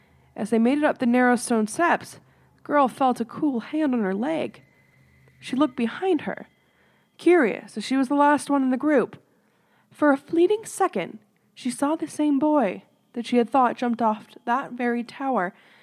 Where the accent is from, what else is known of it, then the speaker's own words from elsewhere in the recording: Canada; All right, I'm from Canada. I don't know how to say these things.